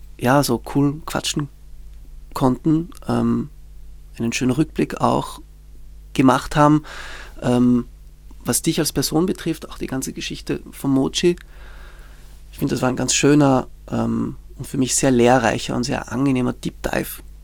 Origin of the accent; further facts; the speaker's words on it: Zurich, Switzerland; Ich bin in Zürich aufgewachsen.